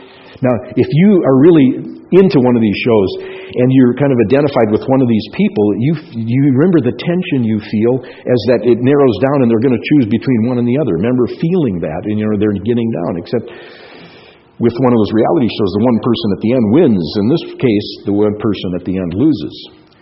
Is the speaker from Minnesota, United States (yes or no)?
yes; Minnesota, United States; When I was first a believer, I went to a church in my hometown in Minnesota